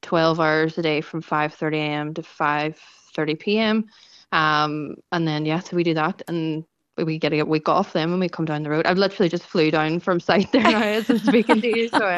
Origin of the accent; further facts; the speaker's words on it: Ireland; I suppose we're very lucky as Irish people. We get to come here and get the opportunity to get these jobs.